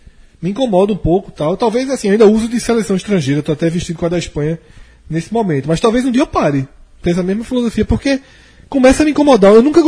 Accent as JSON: {"language": "Portuguese", "town": "Olinda", "region": "Pernambuco", "country": "Brazil", "moved": "as an adult", "said": "Eu já tinha saído de Olinda. Eu saí de Olinda com 23 anos."}